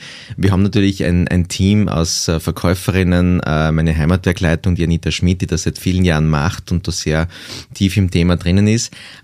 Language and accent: German; Graz, Styria, Austria; Ich bin ja in der Stadt aufgewachsen, in Graz, hatte also keine besonders großen Berührungspunkte mit der Volkskultur, außer jene, die man sozusagen auch als Städter im Jahreskreislauf hat.